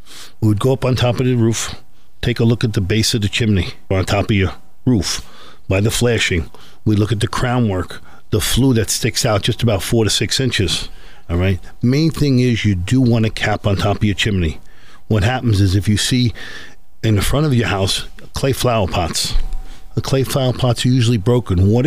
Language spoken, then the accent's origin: English; New York, United States; now in Scranton, United States; I'm originally from New York, and I'm out here for the last 9 years in Scranton.